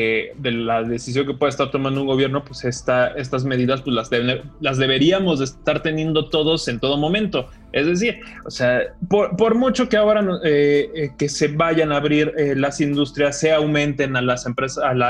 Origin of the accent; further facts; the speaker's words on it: Mexico; es prácticamente nuestra actividad central los fines de semana como mexicanos.